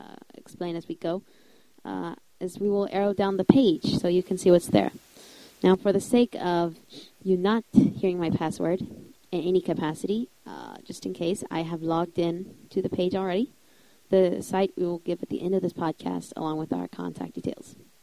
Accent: United States; Since we are both from the United States, it's going to be the NBA, obviously.

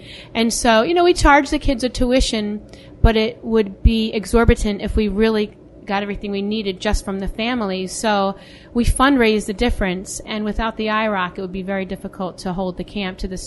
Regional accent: West Chester, Pennsylvania, United States; now in Brockport, United States; I'm from Westchester, Pennsylvania, and currently I live in Brockport, New York

